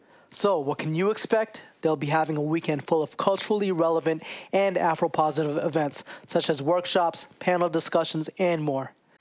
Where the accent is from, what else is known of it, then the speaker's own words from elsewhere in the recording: Toronto, Ontario, Canada; it's brought to you by someone from my hometown of Toronto.